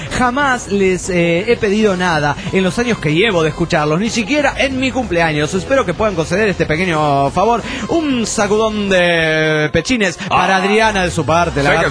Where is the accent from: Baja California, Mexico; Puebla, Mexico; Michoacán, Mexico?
Puebla, Mexico; San Martín Texmelucan; de Texmelucan, Puebla, México.